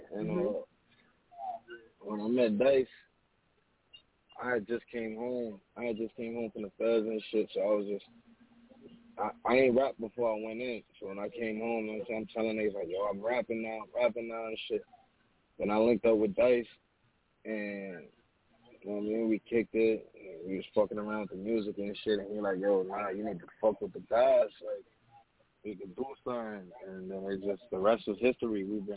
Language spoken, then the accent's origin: English; Bronx, New York, United States; I'm from the Bronx, New York. I make music